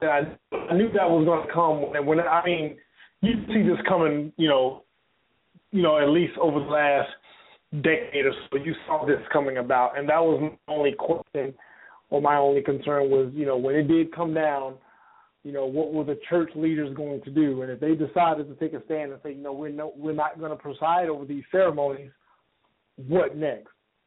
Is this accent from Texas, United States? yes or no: yes; Texas, United States; born there; I was born in Texas, but when I moved to Atlanta, you know, I wasn't as exposed.